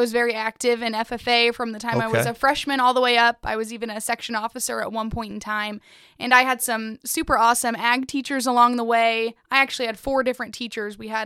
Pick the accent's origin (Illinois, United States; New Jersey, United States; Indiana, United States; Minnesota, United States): Illinois, United States; Girard; I'm originally from Macoupin County. I grew up in Girard, Verdon area, and went to North Mac High School.